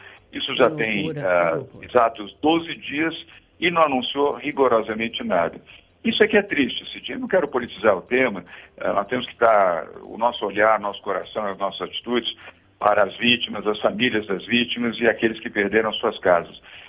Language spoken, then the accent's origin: Portuguese; São Paulo, Brazil; Eu meu Tatuzão não é meu. Eu sou de São Paulo.